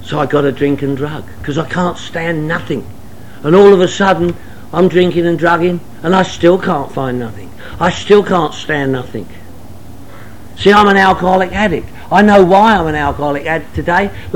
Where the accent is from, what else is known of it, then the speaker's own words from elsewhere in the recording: London, United Kingdom; Everybody where I came from drank. I'm from Northwest London.